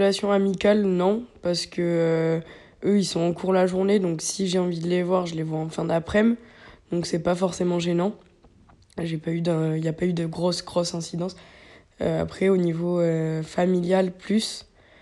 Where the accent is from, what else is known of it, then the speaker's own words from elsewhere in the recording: Sestas, Nouvelle-Aquitaine, France; Quand j'étais petite, j'étais à Pessac-Magonty, c'était pas très loin de là où j'habitais à Sestas.